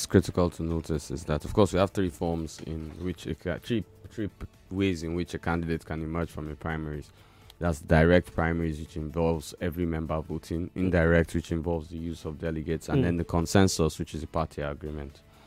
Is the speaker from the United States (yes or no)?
no; Nigeria; You know, first and foremost, as a Nigerian, I must respect his freedom to express himself.